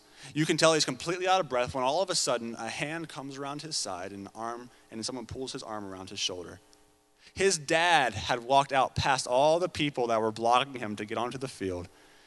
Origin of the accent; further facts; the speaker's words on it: Virginia, United States; also born or lived in Seattle, United States; I was born there. I lived there for like a year, and my parents moved me back to Virginia. And I grew up there in Virginia my entire life